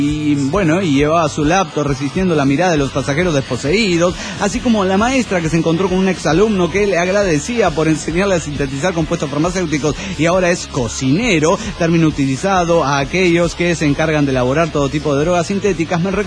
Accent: Mexico; sale Calderón, sí, el güey que trabaja de presidente en mi país

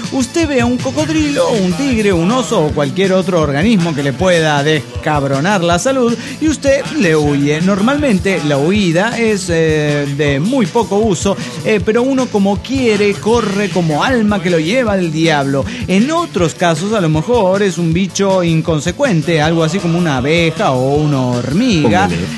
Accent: Potosí, Bolivia; de Potosí, Bolivia.

